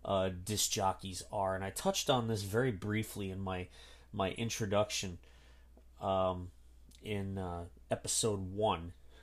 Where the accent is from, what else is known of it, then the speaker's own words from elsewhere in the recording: New Jersey, United States; Now, I'm from New Jersey. I grew up literally on the shores of the Raritan Bay, right across from New York City.